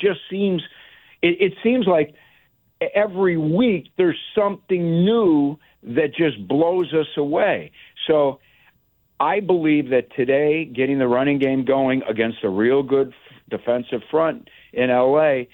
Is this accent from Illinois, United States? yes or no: yes; Oak Lawn, Illinois, United States; We grew up in Oaklawn.